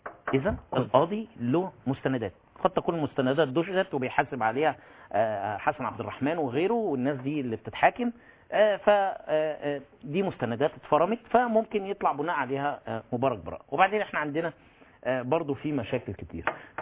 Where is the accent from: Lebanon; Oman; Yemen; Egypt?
Egypt; انا كمحامي مصري